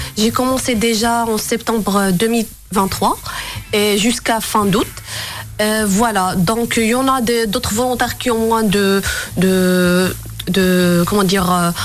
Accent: Tangier, Tanger-Tetouan-Al Hoceima, Morocco; moi, je suis nordiste, exactement, de Tanger.

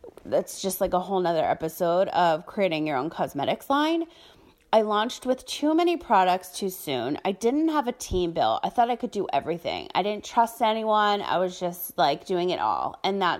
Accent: Ireland; now in United States; it's Gaelic, because I'm Irish

